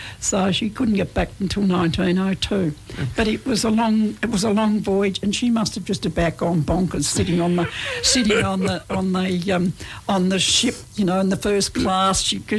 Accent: Australia; to understand me, you have to understand, first and foremost, I'm an Australian.

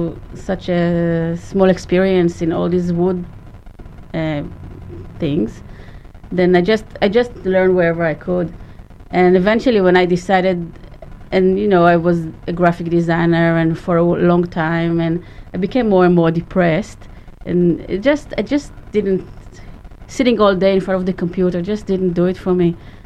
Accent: Israel; now in Australia; In Israel, I came from Israel, and in Israel, it's not very common to see wood lying around.

